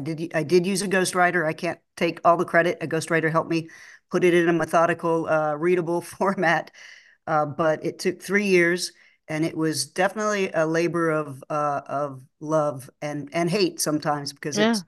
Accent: Oklahoma, United States; born there; also born or lived in Texas / Arkansas; I was born in Oklahoma, born on a farm. I was the second oldest. I had an older brother and then a younger brother. We weren't raised on the farm. We moved around Texas, Oklahoma, and Arkansas

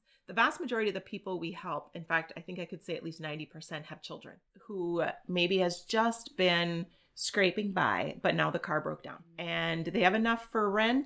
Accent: Minnesota, United States; So I'm Minnesota born and bred. Grew up in a very, very tiny town of about 100 people. I grew up Lutheran in the Christian faith

